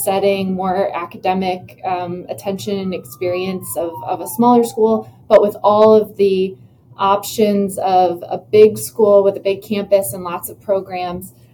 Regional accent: Kennett Square, Pennsylvania, United States; I'm from Kennett Square, Pennsylvania. I was a little hesitant to go to Penn State at first because it felt too close to home.

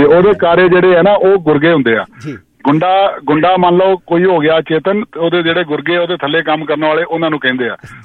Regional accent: Delhi, India; also born or lived in Haryana; ਮੈਂ ਦਿੱਲੀ ਦਾ ਹਾਂ, ਉਹਦਾ ਪਿੱਛੋਂ ਹਰਿਆਣੇ ਦੇ ਹਾਂ

